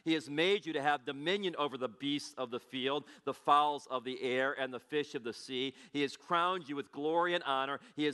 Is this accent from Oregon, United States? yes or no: no; Gary, Indiana, United States; Bob and I grew up together in Gary.